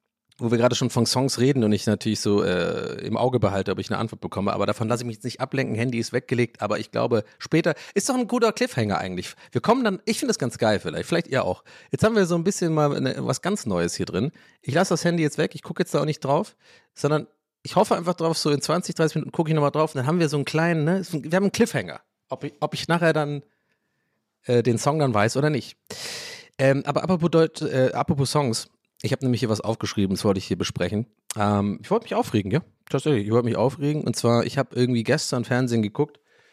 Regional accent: Cologne, North Rhine-Westphalia, Germany; stehe in Köln, meine Heimatstadt Köln

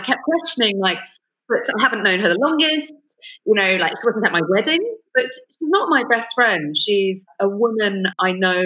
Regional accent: Netherlands; and I'm from Holland, and in Holland, they're so direct.

